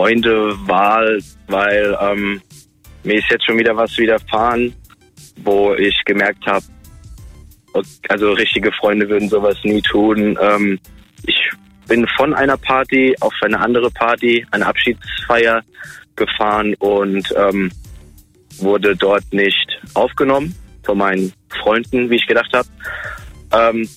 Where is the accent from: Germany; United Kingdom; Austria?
Germany; Enkenbach, Rhineland-Palatinate; Rheinland-Pfalz, bei Kaiserslautern.